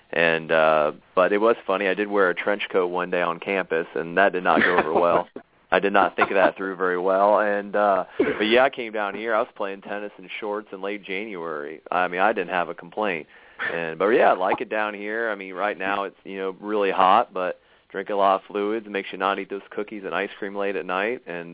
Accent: Lima, Ohio, United States; Yeah, well, I'm originally from Ohio, in Lima, Ohio.

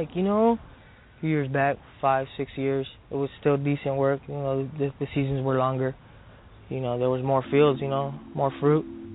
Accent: Fresno, California, United States; born there; I was born in Fresno.

